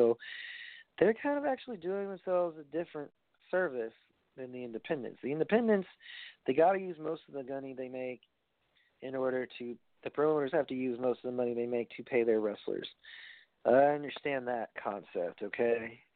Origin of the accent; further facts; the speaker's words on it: New York, United States; which yours truly will be a part of and be enjoying in my hometown of New York.